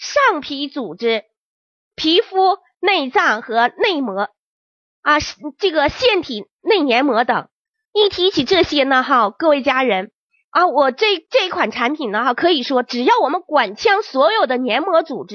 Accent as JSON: {"language": "Chinese", "region": "Northeast China", "country": "China", "said": "她坐在就是我们东北人讲叫炕上，坐在火炕上的时候"}